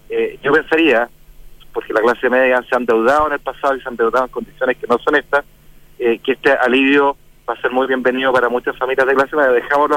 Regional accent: Chile

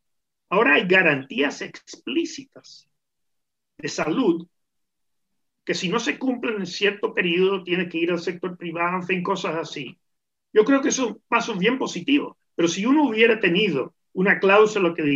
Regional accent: United States; como tú sabes, nací, me crié en Estados Unidos

